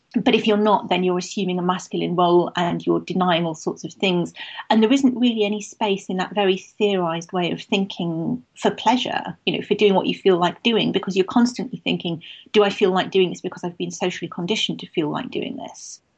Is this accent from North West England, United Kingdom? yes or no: yes; Manchester, North West England, United Kingdom; I grew up in Manchester and went to a school which was founded by the Manchester Liberals in the 19th century.